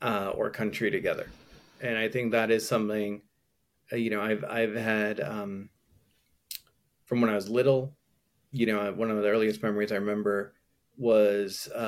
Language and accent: English; Boston, Massachusetts, United States; I grew up in Boston, so I'm a diehard Red Sox fan